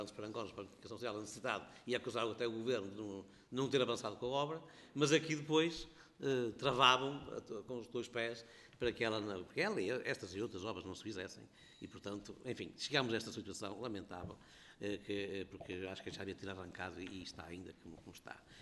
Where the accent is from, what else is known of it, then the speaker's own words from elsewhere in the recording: Baião, Porto, Portugal; Também sou daquela região, sou político pelo Porto, sou natural de Baião